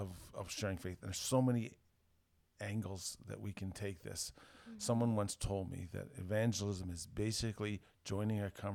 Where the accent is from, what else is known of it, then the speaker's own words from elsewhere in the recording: Canada; And being Canadian, you know, I never want to offend anybody.